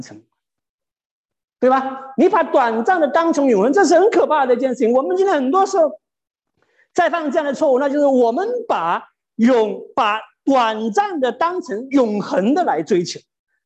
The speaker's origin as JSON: {"language": "Chinese", "country": "China", "said": "那我们中国人很不喜欢讲死，很不喜欢去讲死。"}